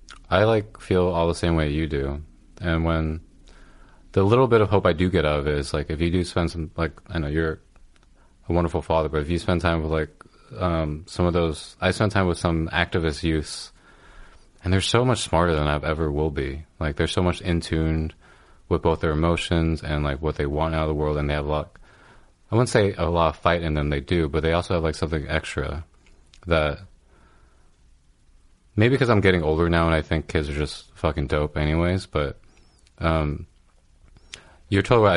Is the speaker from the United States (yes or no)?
yes; California, United States; because I'm from California, just seeing them all again